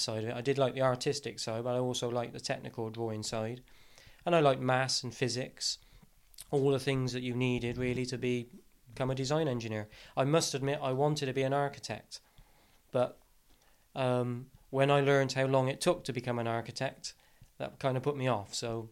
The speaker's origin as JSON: {"language": "English", "town": "Cinderford", "region": "South West England", "country": "United Kingdom", "tie": "born or raised there", "said": "I'm from the Forest of Dean. I was born in 1972 at the Dilcostable Hospital in Cinderford."}